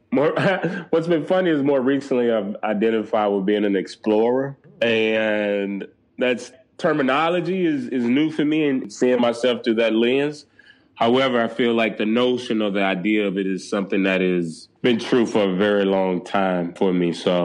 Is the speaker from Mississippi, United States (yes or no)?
yes; Mississippi, United States; now in New Orleans, United States; I am a Southerner. I grew up in rural Mississippi, and for the last 8 years or so, I've lived in New Orleans, which is further south than where I grew up.